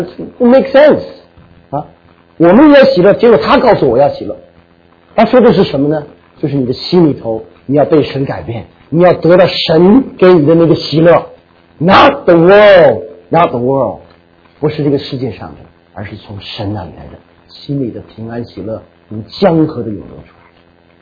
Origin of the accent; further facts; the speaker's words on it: China; now in United States; 我们绝大多数是国内来的人